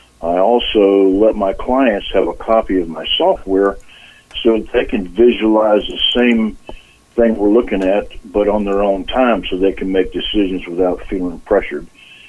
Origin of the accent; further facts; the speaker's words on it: Florida, United States; also born or lived in Georgia; now in Chicago, United States; Well, obviously … I was born in Georgia, raised in Florida. I came up here into the Chicago area about 1968.